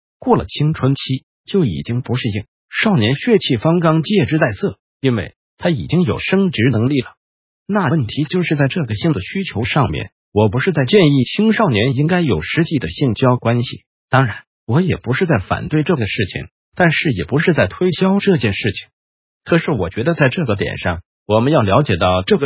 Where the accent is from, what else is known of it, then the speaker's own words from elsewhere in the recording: Taiwan; 我们台湾人喝醉酒了，这样勾肩搭背走路很普通啊